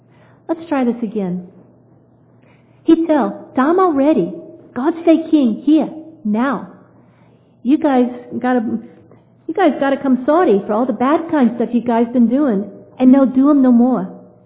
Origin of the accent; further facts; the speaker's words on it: Louisiana, United States; who happens to be from Louisiana, my home state.